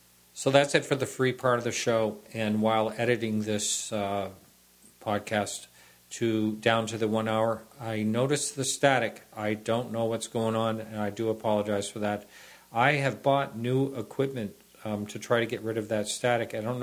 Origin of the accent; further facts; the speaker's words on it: Maine, United States; I grew up in southern Maine, moved around the country a bit